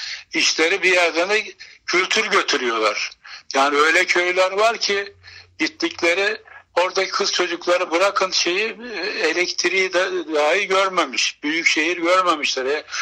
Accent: Osmaniye, Turkey; born there; Ben 6 Şubat 1946 yılında o yıllarda ilçe olan Osmaniye'de dünyaya geldim. Osmaniye o yıllarda ilçeydi. 1996 yılında vilayet oldu.

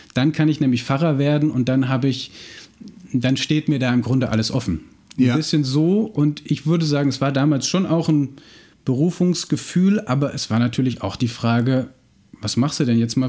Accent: Gießen, Hesse, Germany; accent: Central Hessian; ich bin in Gießen zur Schule gegangen. Da gab es irgendwie eine große amerikanische Kaserne. Aber nochmal zurück zum R. Unser R ist einfach mittelhessisches Platt.

